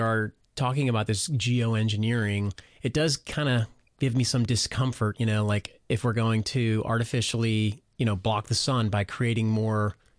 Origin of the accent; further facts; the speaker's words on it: Texas, United States; I mean, I grew up in Texas, and I remember back in the 80s being in that very same area where I used to go every summer